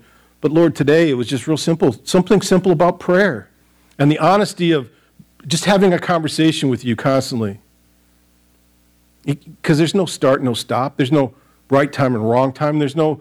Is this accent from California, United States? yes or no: no; Michigan, United States; I tell people it's a suburb of, and typically, since I'm from Michigan, I usually start pointing at my hand.